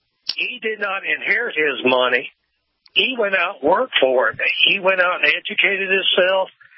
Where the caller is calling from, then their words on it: Florida, United States; I'm calling from the Free State. Yeah, we're open and having a good time tonight.